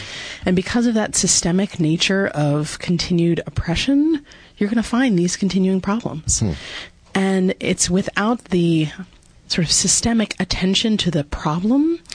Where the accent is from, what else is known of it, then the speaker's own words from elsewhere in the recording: New Jersey, United States; But, you know, I grew up in New Jersey, so a Garden Stater.